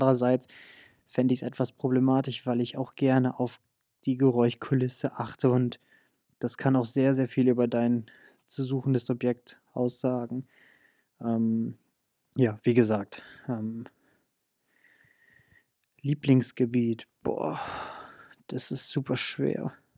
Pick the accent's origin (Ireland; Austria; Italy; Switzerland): Italy; Abruzzo; now in Germany; Italien, meine Heimat. Die Abruzzen sind wunderschön, Nationalparks.